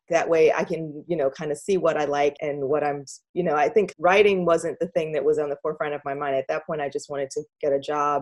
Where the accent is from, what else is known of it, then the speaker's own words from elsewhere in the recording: Atlanta, Georgia, United States; Well, yeah, I grew up in Atlanta, Georgia. Didn't know anybody who worked in the film business.